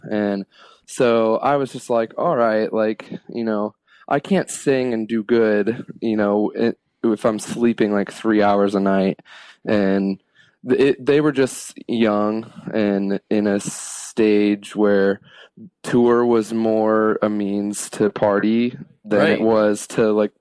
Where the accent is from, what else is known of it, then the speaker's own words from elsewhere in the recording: Kettering, Ohio, United States; Yeah, I grew up in Dayton, Ohio in a suburb called Kettering